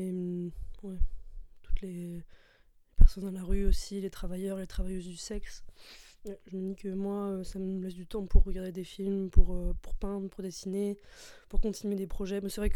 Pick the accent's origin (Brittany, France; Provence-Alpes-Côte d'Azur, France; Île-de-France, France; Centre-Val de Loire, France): Brittany, France; La Feuillée; now in Strasbourg, France; je suis originaire de La Feuillée, mais j'étudie à Strasbourg cette année aux Arts Déco.